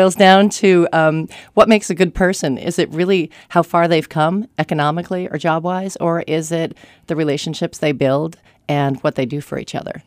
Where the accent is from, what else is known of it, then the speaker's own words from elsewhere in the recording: New England, United States; I grew up in New England, so I was a lot closer to this culture of South Boston